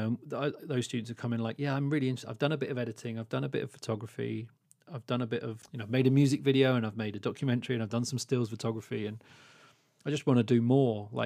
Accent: Luton, East of England, United Kingdom; I grew up in Luton, had very little access to cinema.

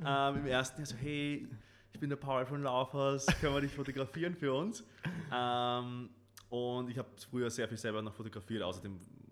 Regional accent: Vienna, Austria; wir sind in Wien aufgewachsen, also lebenswerteste Stadt der Welt.

